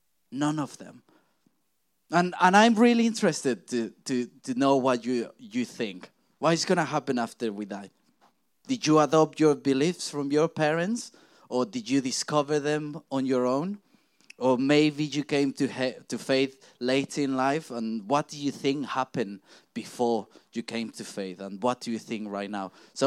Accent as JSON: {"language": "English", "country": "United Kingdom", "said": "As British, we say like, oh no. We're just not ready for that sort of questions."}